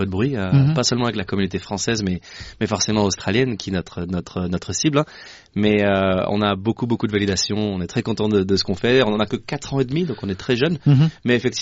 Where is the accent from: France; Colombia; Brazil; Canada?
France; Chambéry, Auvergne-Rhône-Alpes; je suis né dedans, hein. Je viens de Savoie, à Chambéry